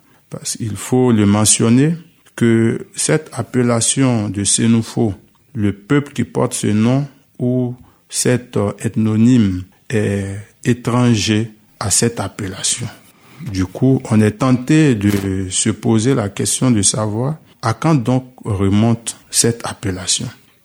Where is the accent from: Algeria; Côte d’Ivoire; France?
Côte d’Ivoire; Korhogo, Savanes; Vous l'avez dit, je suis Sénan de Korogo.